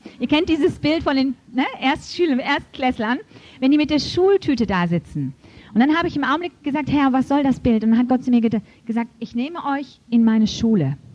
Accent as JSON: {"language": "German", "country": "Germany", "said": "ich komme ja auch aus Deutschland, habe auch nicht viele Wunder gesehen über lange Zeit in meinem Leben."}